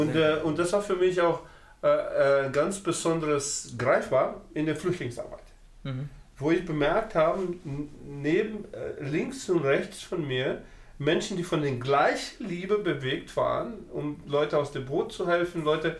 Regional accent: Brazil; Aber ich bin Brasilianer, doppelte Staatsbürgerschaft, ich habe auch die Deutsche.

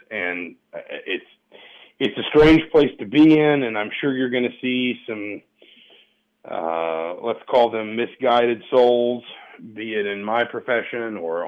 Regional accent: Atlanta, Georgia, United States; I grew up in Atlanta.

